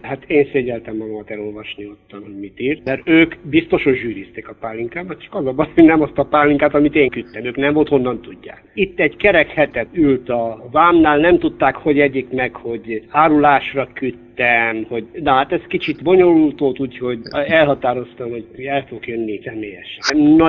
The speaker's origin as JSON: {"language": "Hungarian", "town": "Târgu Mureș", "region": "Mureș County", "country": "Romania", "moved": "yes", "lives_now": "Israel", "said": "eredetileg Marosvásárhelyről vagyok. 1987-ben kivándoroltunk az egész családdal Izraelbe."}